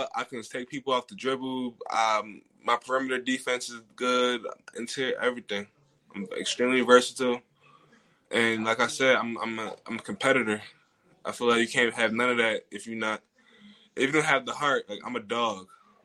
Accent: Pleasantville, New Jersey, United States; So I'm originally from Pleasantville, New Jersey. You know, East Coast, South Jersey area.

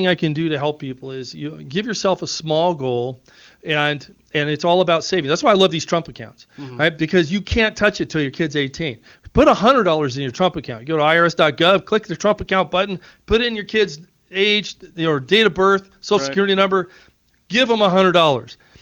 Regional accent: Las Vegas, Nevada, United States; Well, I'll go back to my roots, Greg. So growing up in Las Vegas

